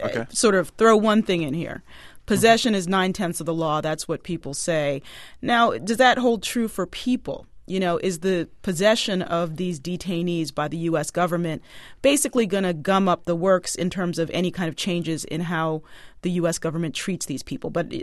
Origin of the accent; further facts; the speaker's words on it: Maryland, United States; Michael Steele, who is the lieutenant governor of my home state of Maryland